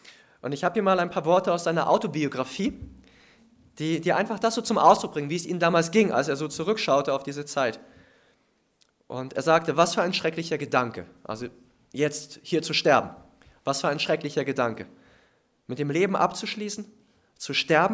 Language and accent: German; Baltic coast, Germany; Ich bin an der Ostsee groß geworden und ich habe dort immer am Horizont diese Schiffe liegen sehen